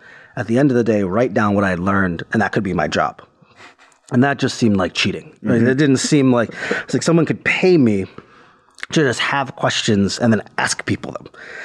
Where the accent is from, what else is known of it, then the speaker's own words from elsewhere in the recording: Ohio, United States; I grew up in Ohio, which was at the time one of the key swing states in America.